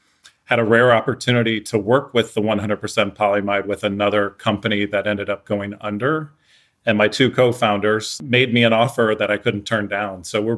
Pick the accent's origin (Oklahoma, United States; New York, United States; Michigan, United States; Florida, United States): Florida, United States; I grew up in Florida as a competitive tennis player, played college